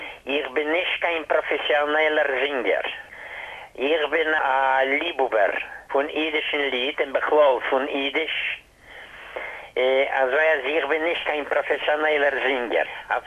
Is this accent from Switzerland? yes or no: no; Bessarabia, Moldova; born there; German is a second language; Ich bin geboren in Bessarabien. Weißt ihr, also Gegend ist so in Moldova.